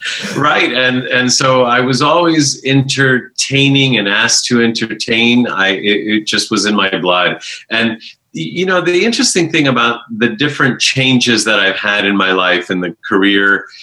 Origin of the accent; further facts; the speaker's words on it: United States; born there; Because I was born here in America.